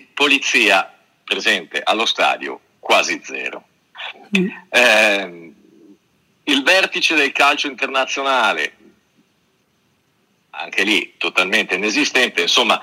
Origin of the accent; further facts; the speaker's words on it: Milan, Lombardy, Italy; io sono di Milano